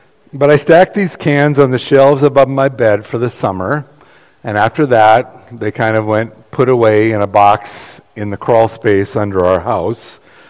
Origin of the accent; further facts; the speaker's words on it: United States; I find myself as an American so much more grateful and proud and excited to be American living in this country than I ever have.